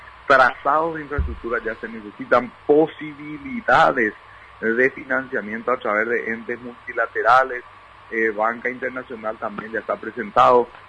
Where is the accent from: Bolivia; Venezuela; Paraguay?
Paraguay; Lo que hace este, lo que hace o nos pone muy contentos como paraguayos